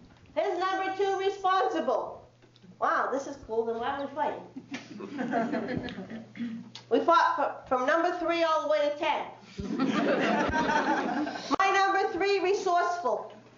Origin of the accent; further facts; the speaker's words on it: Worcester, United States; So I am from an upper middle class family. I grew up in Worcester.